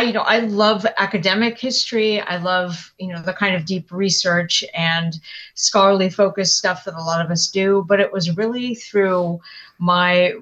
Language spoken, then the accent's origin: English; California, United States; And, you know, I grew up in California, which has a history for sure, but it's not quite as much written in the buildings and the landscape, at least when I was growing up.